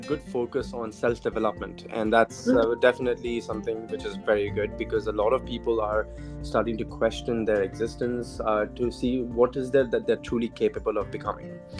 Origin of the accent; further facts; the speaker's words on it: India; the politics that come with being an Indian man living in a multicultural environment, which is predominantly surrounded by the Western culture.